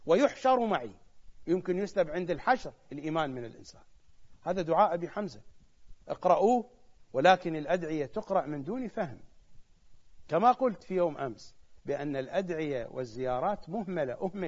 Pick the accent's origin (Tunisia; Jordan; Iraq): Iraq; accent: Iraqi Arabic; ملبس بالضبط في لهجتنا العراقية يعني كلاوتشي.